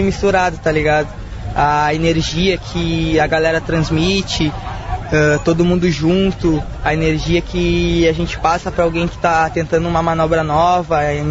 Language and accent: Portuguese; Cachoeirinha, Rio Grande do Sul, Brazil; Eu vim de Cachoeirinha, e onde eu morava lá não tinha pista de skate. Eu tinha que vir para Porto Alegre para conseguir andar de skate na pista do IAPI. E assim eu me criei.